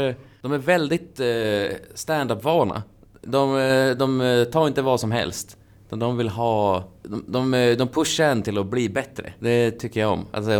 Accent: Skellefteå, Västerbotten County, Sweden; accent: norrländska; Vad säger du där? Skellefte. Är det där du kommer ifrån? Skellefte.

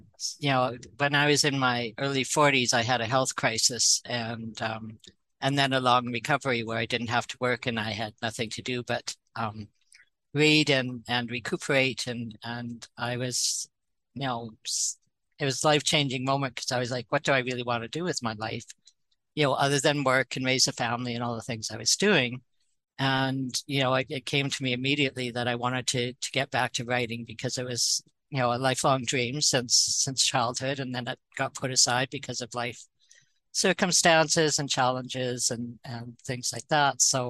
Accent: Canada; because I'm Canadian

